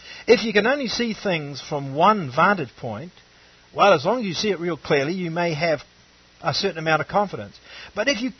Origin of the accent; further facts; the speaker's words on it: New Zealand; I come from New Zealand, in New Zealand, the same thing.